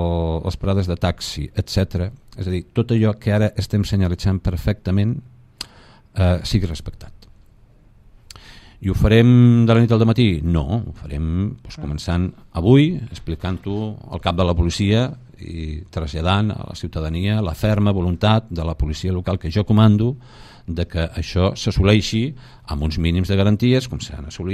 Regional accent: Cambrils, Catalonia, Spain; jo sóc de Cambrils, sempre dic que sóc de Cambrils, no? He treballat en altres policies locals, però sempre el meu cor com a lloc on m'he criat i on encara tinc la mare i família és Cambrils

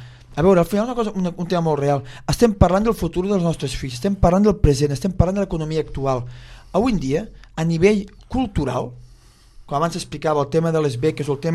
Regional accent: Catalonia, Spain; Però sempre catalans hem de cotxar el cap.

